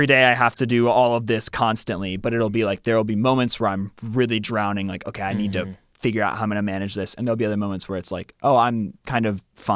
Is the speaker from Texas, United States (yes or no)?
no; Louisville, Kentucky, United States; I grew up in Louisville, so I've grown up going to Kings Island my whole life.